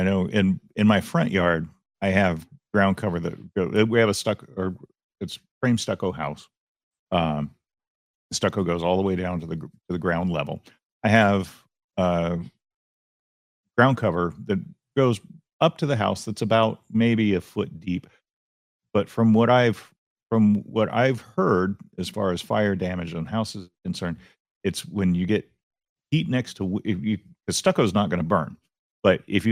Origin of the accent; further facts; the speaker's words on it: San Diego, California, United States; I was born and raised here in San Diego